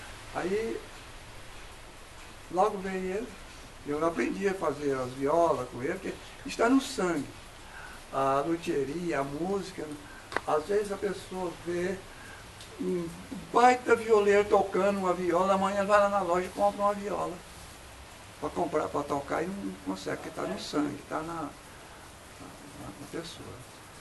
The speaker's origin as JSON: {"language": "Portuguese", "town": "Goiânia", "region": "Goiás", "country": "Brazil", "tie": "born or raised there", "lives_now": "Taguatinga, Brazil", "said": "Eu sou de Corumbá, Goiás. Mas morei um ano só lá. Meu pai mudou para Goiânia e eu tinha um ano de idade. Então morei um ano lá. Aí lá me criei, cresci"}